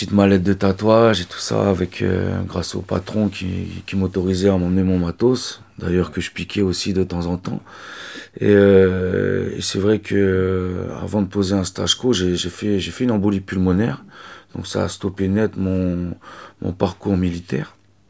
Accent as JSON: {"language": "French", "country": "France", "tie": "born there", "said": "Moi je suis né en France, Donc, ma mère est d'origine marquisienne et mon père est sicilien."}